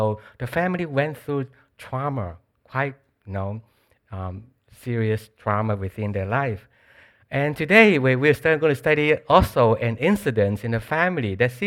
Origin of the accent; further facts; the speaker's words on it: Hong Kong; I was born in Hong Kong and was actually also raised in Hong Kong.